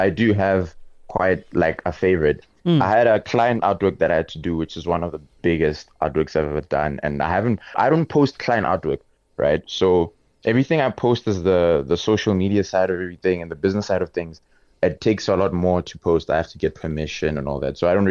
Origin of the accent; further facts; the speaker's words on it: Polokwane, Limpopo, South Africa; We don't have art school in where I'm from. I'm from Polokwane and we're really quite limited in that type of resources, you know?